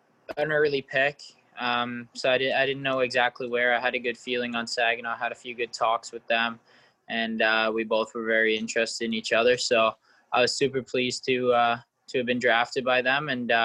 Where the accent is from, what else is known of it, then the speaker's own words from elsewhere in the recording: Clarington, Ontario, Canada; And for me, just kind of played all the way up in my hometown for the Clarington Toros.